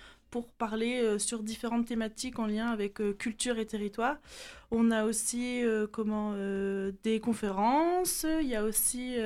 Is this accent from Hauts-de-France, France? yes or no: no; Brittany, France; Moi, je viens de Bretagne, par exemple.